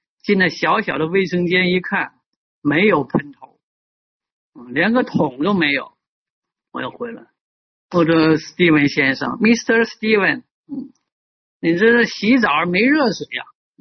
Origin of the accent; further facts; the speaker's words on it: China; 外国人嘛，展示出我们中国人的那种风度。